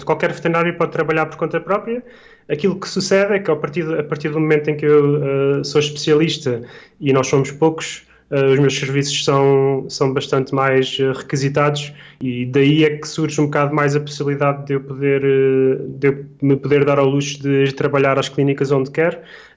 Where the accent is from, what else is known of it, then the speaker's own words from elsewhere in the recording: Torres Vedras, Lisbon, Portugal; eu vim de Torres Vedras, que gosto muito de celebrar o Carnaval de Torres Vedras